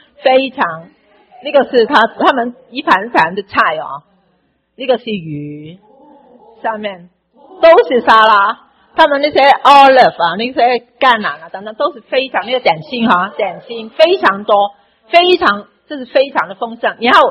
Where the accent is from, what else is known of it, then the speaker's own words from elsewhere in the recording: China; 虽然我们是中国人哈，都是中国人